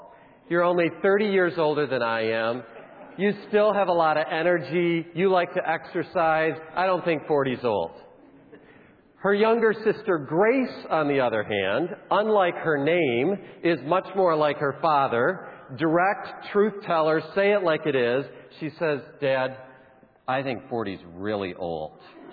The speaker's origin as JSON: {"language": "English", "town": "Grand Rapids", "region": "Michigan", "country": "United States", "said": "I come from Grand Rapids, Michigan, where I teach missions at Grand Rapids Theological Seminary"}